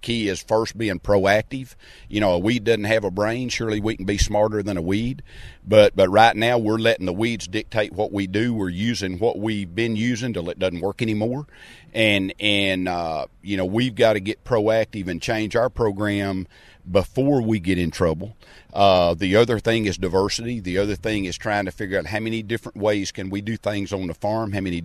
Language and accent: English; Arkansas, United States; I am from Arkansas.